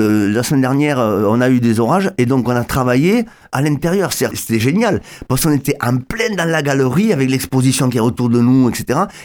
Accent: Barcelona, Catalonia, Spain; now in Martres-Tolosane, France; parce que moi je suis catalan, je suis de Barcelone.

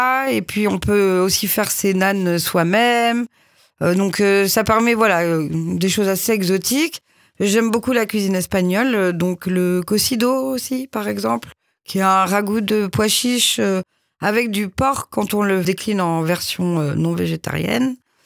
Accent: Bordeaux, Nouvelle-Aquitaine, France; Je viens de Bordeaux et d'un milieu quand même assez rock'n'roll, en tout cas très musical, très dessiné, très artistique aussi.

